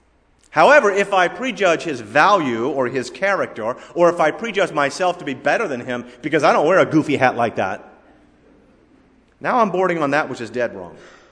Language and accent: English; United States; born there; Now, I thank God that I was born in America.